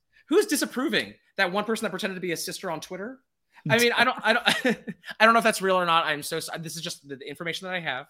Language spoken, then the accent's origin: English; the South, United States; And I'm from the South, right? So, like, maybe I have a different perspective on this.